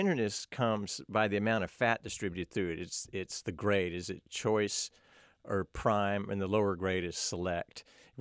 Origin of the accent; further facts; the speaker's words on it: Dallas, Texas, United States; Yes. I grew up in Dallas.